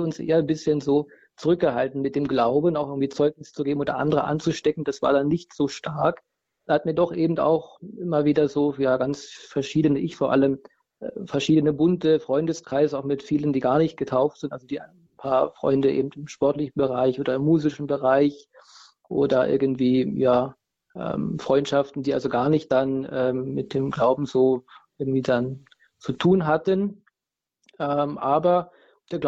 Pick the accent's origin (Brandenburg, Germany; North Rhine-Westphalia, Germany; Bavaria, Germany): Brandenburg, Germany; Senftenberg; moved away as an adult; now in Austria; ich bin tatsächlich aufgewachsen im Bundesland Brandenburg in der Stadt Senftenberg, einer Pfarrei, die zum Bistum Görlitz gehört. Und ich bin ja eigentlich über ein paar Umwege, also 2013 nach Heiligenkreuz gekommen in Österreich.